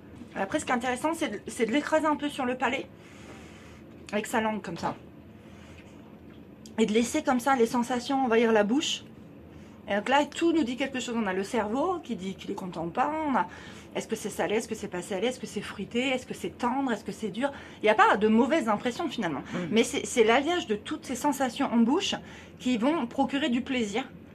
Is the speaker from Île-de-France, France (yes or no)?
yes; Paris, Île-de-France, France; moved away as an adult; j'ai grandi dans le 15e arrondissement, rue Gutenberg, à Paris. Et j'ai quitté Paris à 35 ans. Donc j'ai vécu 35 ans en région parisienne.